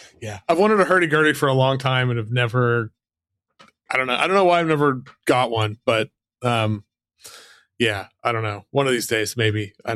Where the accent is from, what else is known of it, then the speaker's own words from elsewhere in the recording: Oklahoma, United States; growing up in Oklahoma